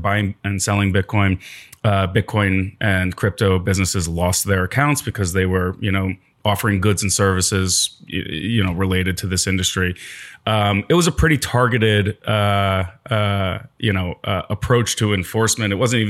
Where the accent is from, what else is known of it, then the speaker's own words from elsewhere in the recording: New York, United States; which is kind of sad as a New Yorker.